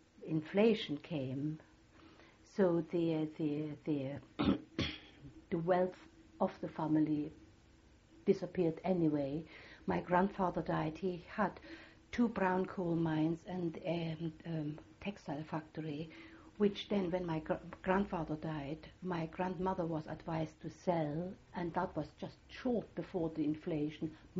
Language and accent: English; Dresden, Saxony, Germany; English is a second language; I was born in Dresden and brought up in Dresden.